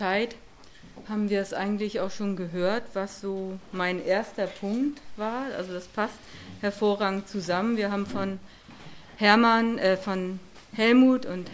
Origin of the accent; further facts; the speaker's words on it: Lower Saxony, Germany; Wir kommen ja aus der Heide, deshalb ist mir auch diese ganze Schafwelt ja so vertraut, ne?